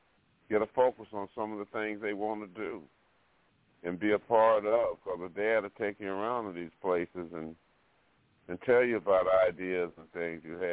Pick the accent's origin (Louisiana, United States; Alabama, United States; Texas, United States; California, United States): Alabama, United States; Fairhope; I'm from Alabama, too. A place called Fairhope, Alabama, down on across on the eastern shore of Mobile Bay.